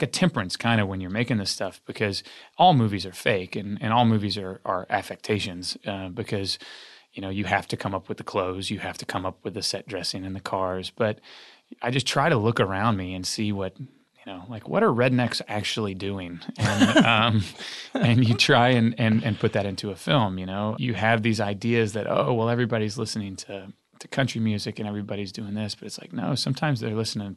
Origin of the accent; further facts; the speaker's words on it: Little Rock, Arkansas, United States; You know, I grew up in Little Rock where we didn't have foreign cinema. We didn't have art house cinema.